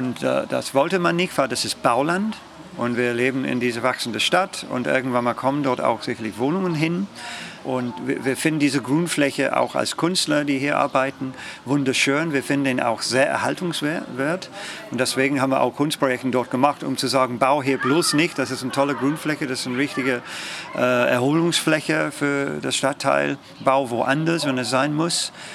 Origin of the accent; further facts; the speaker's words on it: United Kingdom; German is a second language; now in Germany; Also ich komme aus Großbritannien, habe als Jugendlicher dann 15 Jahre lang Cricket gespielt.